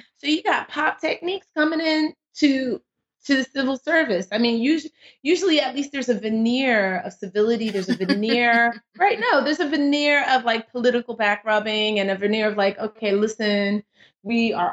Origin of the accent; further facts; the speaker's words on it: United States; one of the first presidents in my consciousness as an American